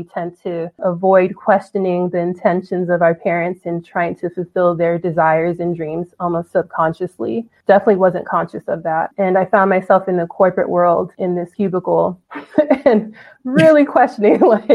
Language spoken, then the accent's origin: English; Inglewood, California, United States; I'm from Inglewood, California. My parents actually migrated from Nigeria before I was born in their mid-20s, and they settled in Inglewood, California